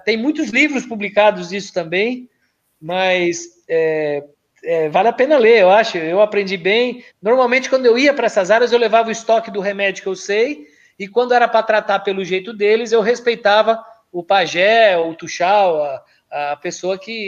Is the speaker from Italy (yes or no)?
yes; Italy; Eu falo muito com a mão que eu sou italiano